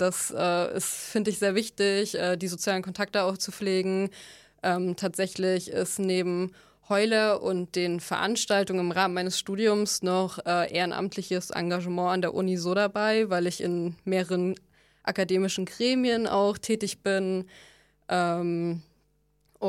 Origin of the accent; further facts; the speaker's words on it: Mecklenburg-Vorpommern, Germany; Ich bin Landeskind, ich bin aus MV, born and bred hier sozusagen.